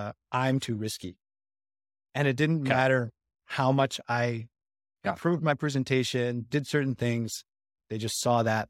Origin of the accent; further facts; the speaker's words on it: Canada; Basically we're coming from Canada.